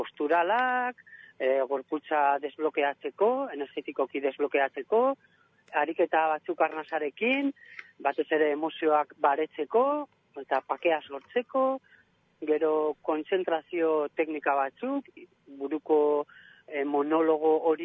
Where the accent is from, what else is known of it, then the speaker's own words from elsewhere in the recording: Pamplona, Navarre, Spain; Bai, ni Iruñakoa naiz.